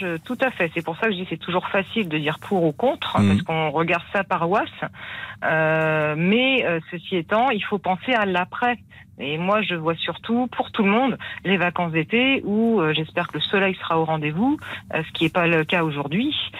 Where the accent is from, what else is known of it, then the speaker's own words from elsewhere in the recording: Paris, Île-de-France, France; now in La Roche-sur-Yon, France; Alors, je suis parisienne à la base, donc oui. Je connais très bien la région parisienne. Et maintenant, en Vendée, je suis sur La Roche-sur-Yon.